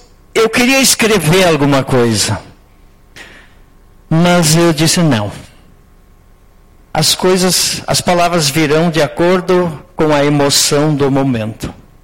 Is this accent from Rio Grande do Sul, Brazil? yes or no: yes; Barão, Rio Grande do Sul, Brazil; born there; no nosso município de Barão, onde eu nasci. Onde eu nasci? Nasci no hospital de Barão. Minha mamãe me deu a vida lá em Barão, no hospital, que era o nosso distrito, né? Era o nosso distrito, nós éramos do Sagrado Coração, que pertencíamos a Barão, e por sua vez, Montenegro. 1953.